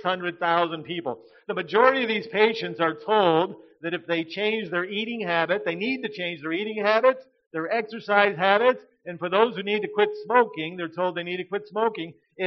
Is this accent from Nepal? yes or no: no; United States; I'm from the United States, so at home we teach our children the culture of the United States at home.